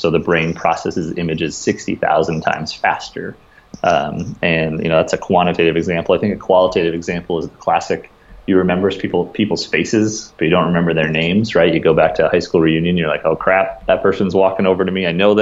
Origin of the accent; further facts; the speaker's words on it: Brookings, South Dakota, United States; went to a lady who went to church with us where we grew up in Brookings, South Dakota.